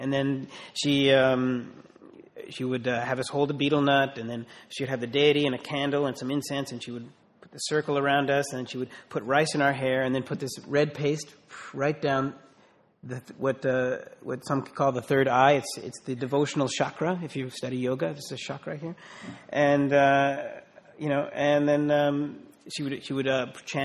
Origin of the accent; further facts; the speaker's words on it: Canada; growing up in Canada, there were always sort of Indian Diwali house parties, for example, where the local Indian community in our little town in Canada would get together